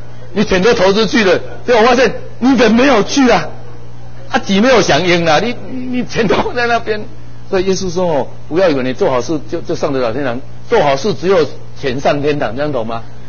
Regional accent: Changhua County, Taiwan; 在台北哦，我是彰化人

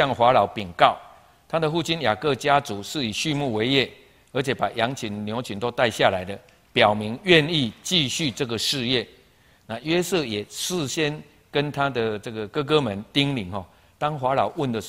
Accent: Taiwan; 这个很多我们台湾人到外国去带孩子去读完书，他选择留在那边

